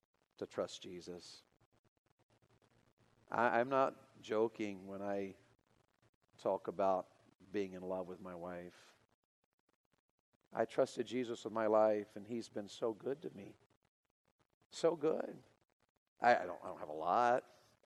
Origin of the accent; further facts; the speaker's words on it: Tennessee, United States; Lord, I'm from Tennessee. I don't speak English. And in those days, I didn't, and we were from the mountains, and we were poor.